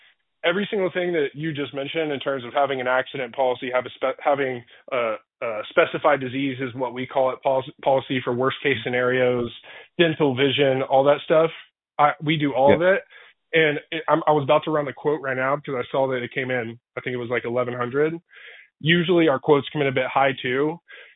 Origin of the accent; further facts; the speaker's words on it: Longview, Texas, United States; born there; I was born in Longview. My family, there's a brewery in downtown Longview.